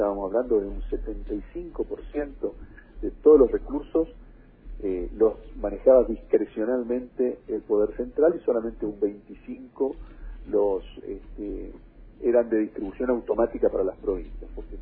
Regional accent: Misiones, Argentina

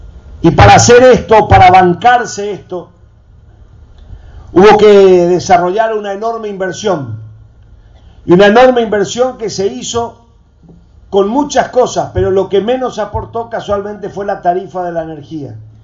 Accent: Aurora, Misiones, Argentina; Yo vengo de Aurora, ahí estos días rompió un transformador

